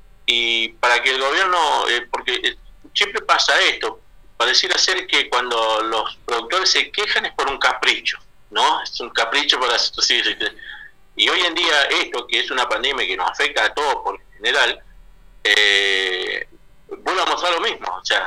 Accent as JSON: {"language": "Spanish", "town": "Loncopué", "region": "Neuquén", "country": "Argentina", "said": "O sea, porque somos de Loncopué, tratándonos como personas que somos irresponsables"}